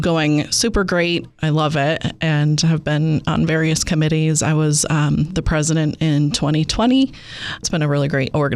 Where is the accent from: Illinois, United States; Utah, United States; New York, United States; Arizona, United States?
New York, United States; I grew up in the Finger Lakes, but I moved away. I moved to Los Angeles for a few years in the northern New Jersey.